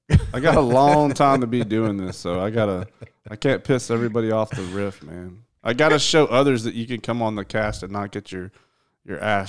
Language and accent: English; Georgia, United States; I'm from Georgia